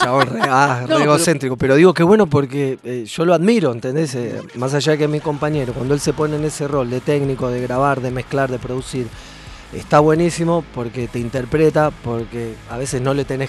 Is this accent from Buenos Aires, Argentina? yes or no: yes; Buenos Aires, Argentina; Me tenía que venir acá, yo soy de Villa Crespo, ¿no?